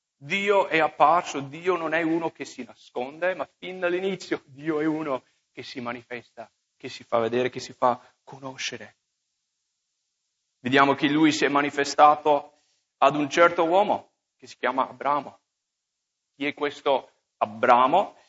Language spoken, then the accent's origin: Italian; Minnesota, United States; Italian is a second language; moved away as an adult; also born or lived in Pennsylvania / California; now in Italy; Io, per esempio, sono nato in Pennsylvania, uno stato degli Stati Uniti. Poi dopo mi sono trasferito, i miei ci hanno portato in Minnesota, sono cresciuto là, ho fatto la scuola biblica in California, poi sono venuto qua.